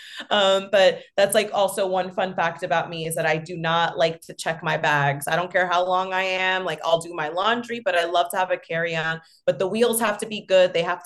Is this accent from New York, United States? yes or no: yes; New York, United States; Also, I'm from New York. So like the gaudy Italian